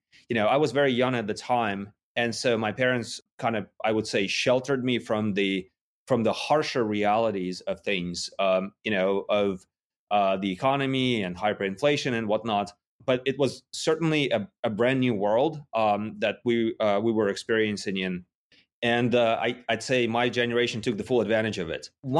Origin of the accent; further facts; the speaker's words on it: Yekaterinburg, Sverdlovsk Oblast, Russia; I was not in Berlin, obviously. I was in Russia and in a relatively small city called